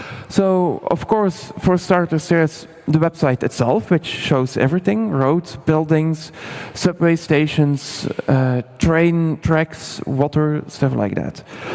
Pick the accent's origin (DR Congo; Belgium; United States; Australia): Belgium; Bruges, Flanders; I'm from Bruges. Is there someone who knows Bruges in Belgium?